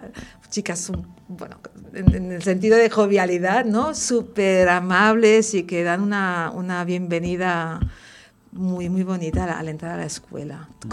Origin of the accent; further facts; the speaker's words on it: Sant Adrià de Besòs, Catalonia, Spain; yo soy de San Adrián, uno de ellos, y es donde estudiamos. Entonces, las cosas de la vida pues me hicieron ir a vivir cerca de Ripollet, donde está otra de las escuelas.